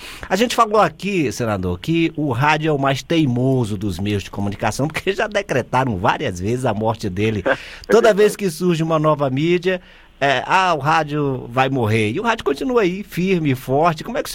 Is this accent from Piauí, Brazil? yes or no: yes; Teresina, Piauí, Brazil; born there; o rádio ligado no noticiário que tinha na Rádio Pioneira, lá em Teresina, no Piauí, onde eu nasci.